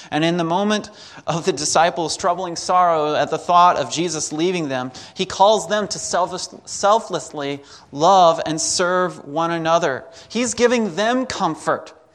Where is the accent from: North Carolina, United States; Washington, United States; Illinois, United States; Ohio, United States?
North Carolina, United States; and then I love going home where I grew up in North Carolina since the age of six.